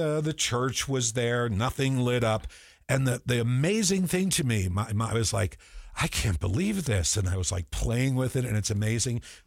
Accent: New Jersey, United States; That's different from where I grew up. I mean, I grew up in New Jersey, and I didn't see a lot of that.

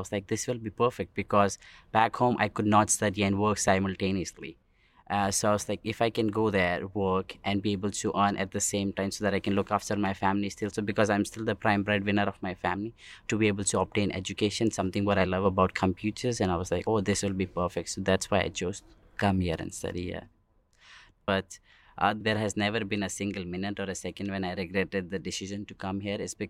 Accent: New Delhi, Delhi, India; I'm from India, New Delhi.

